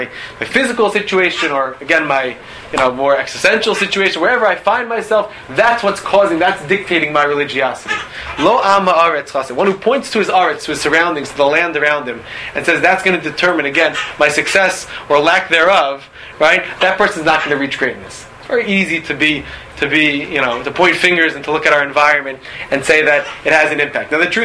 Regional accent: Lower Merion, Pennsylvania, United States; I grew up in Lower Merion, Pennsylvania.

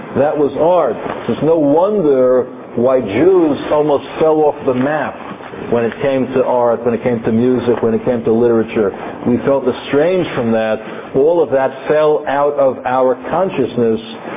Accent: Muncie, Indiana, United States; Never forget a story my neighbor told me once when I grew up in Muncie.

